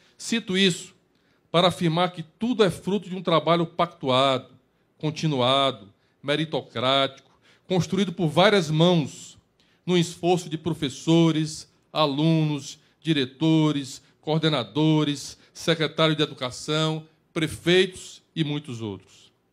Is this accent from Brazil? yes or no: yes; Ceará, Brazil; No Ceará, minha terra